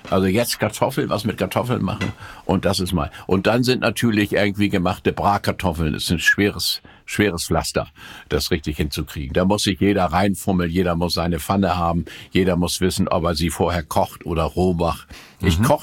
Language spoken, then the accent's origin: German; Stade, Lower Saxony, Germany; born or raised there